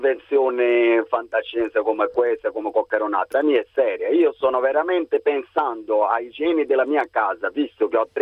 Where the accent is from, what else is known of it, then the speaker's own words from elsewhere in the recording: Brazil; Italian is a second language; perché io sono brasiliano